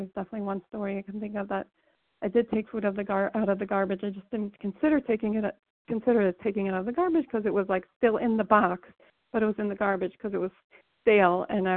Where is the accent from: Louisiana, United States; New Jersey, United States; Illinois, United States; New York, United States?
New Jersey, United States; I'm calling. I'm from New Jersey, currently in Minnesota.